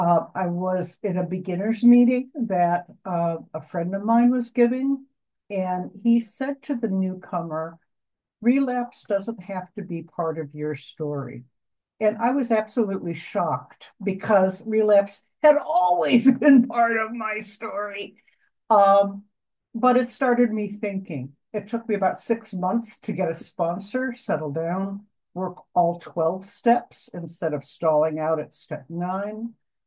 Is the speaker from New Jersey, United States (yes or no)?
yes; New Jersey, United States; I'm from South Jersey.